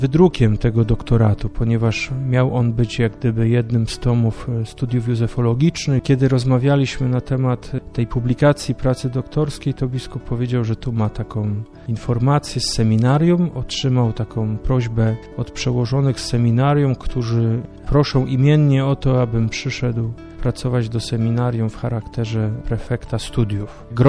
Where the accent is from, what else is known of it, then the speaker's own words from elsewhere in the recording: Radliczyce, Greater Poland Voivodeship, Poland; also born or lived in Kalisz; 36 lat kończę w tym roku. Pochodzę z Radliczyc, to jest taka mała miejscowość koło Kalisza. Urodziłem się w Kaliszu